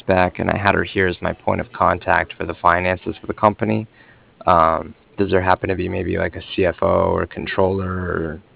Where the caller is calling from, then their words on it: Cardiff, Wales, United Kingdom; I was calling from Cardiff